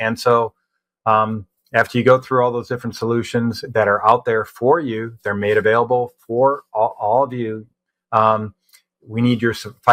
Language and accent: English; Michigan, United States; particularly in my home state of Michigan.